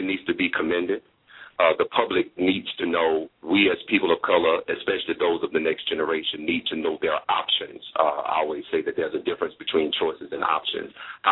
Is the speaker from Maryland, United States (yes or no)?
no; Atlanta, Georgia, United States; Being born and raised in Atlanta